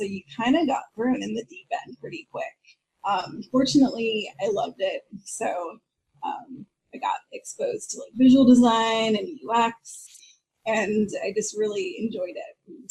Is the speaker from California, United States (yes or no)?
yes; Sacramento, California, United States; now in San Francisco, United States; growing up in Sacramento, California, the closest big city with big design was San Francisco. So after graduating, I just moved there